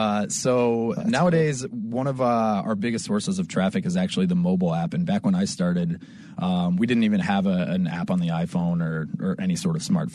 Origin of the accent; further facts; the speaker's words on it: Illinois, United States; Well, I'm actually from the Chicago suburbs originally. So it was kind of a homecoming for me.